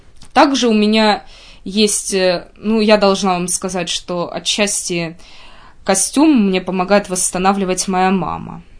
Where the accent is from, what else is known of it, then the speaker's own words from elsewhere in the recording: Rossosh, Voronezh Oblast, Russia; я бы хотела приехать к себе на малую родину, это город Россош Воронежской области